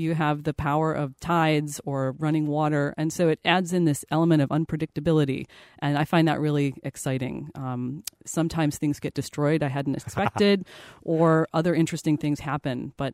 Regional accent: Cleveland, Ohio, United States; I grew up in Cleveland, Ohio, so Lake Erie was a few minutes down the street.

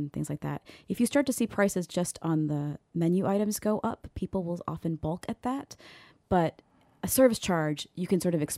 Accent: Ohio, United States; So yeah, my family is Slovak. We're from Northwest Ohio.

